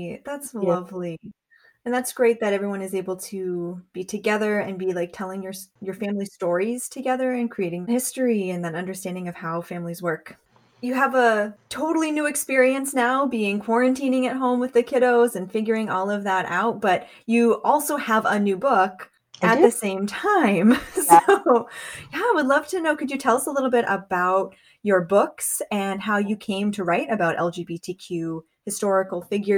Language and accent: English; Massachusetts, United States; I remember like being in school, and I grew up in Massachusetts.